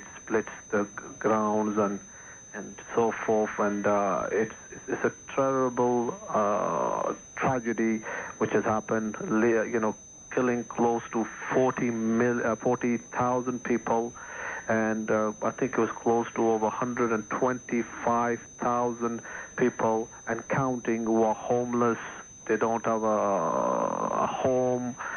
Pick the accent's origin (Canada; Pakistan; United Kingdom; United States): Pakistan; We don't deal just because I'm from Pakistan.